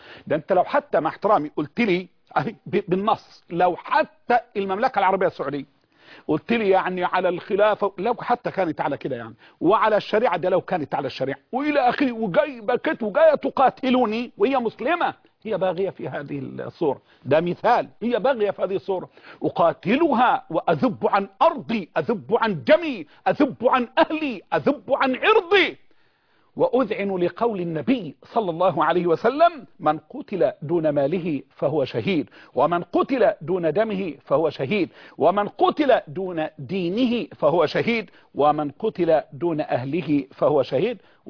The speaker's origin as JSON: {"language": "Arabic", "country": "Egypt", "said": "يعني أنت جعلتني كمصري يعني مخيرا بين أمرين"}